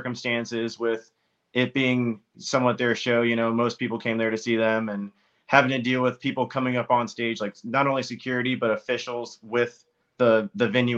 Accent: Melbourne, Florida, United States; So I grew up on the Space Coast, like Melbourne, just south of Cocoa Beach. I played baseball as a kid.

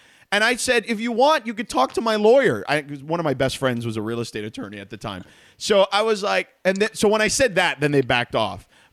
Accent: Miami, Florida, United States; And where I grew up in Miami in Coral Gables, not where I grew up because that's a rich part of town, where the University of Miami is, you can only paint your house a certain color.

